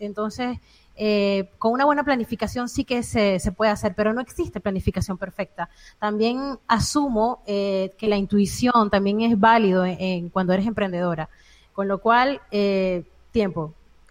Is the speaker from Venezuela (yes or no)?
yes; Venezuela; yo soy venezolana y mi público sí que está en Venezuela, la mayoría